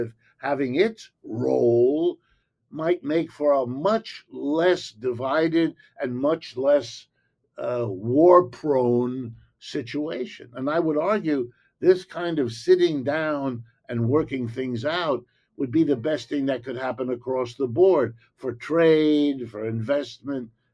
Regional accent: United States; born there; You do have to remember, and I was born in the United States. I've lived and worked in the United States all my life.

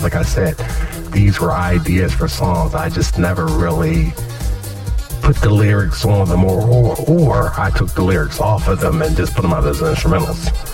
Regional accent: Philadelphia, Pennsylvania, United States; Like, say, yo, there's this dude born and raised in Philadelphia, and he puts together music, and he put together a podcast

